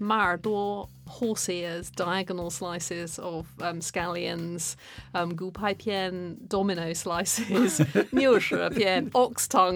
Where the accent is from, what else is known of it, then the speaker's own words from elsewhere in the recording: Oxford, South East England, United Kingdom; I mean, I guess I grew up in Oxford, very academic, you know, went to very good schools.